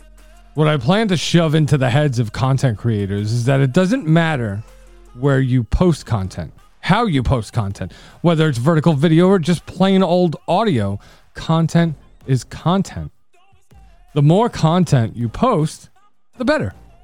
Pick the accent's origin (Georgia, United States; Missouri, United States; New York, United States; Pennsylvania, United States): New York, United States; accent: New York; But I assure you, that's just my New York accent and years of experience in this field.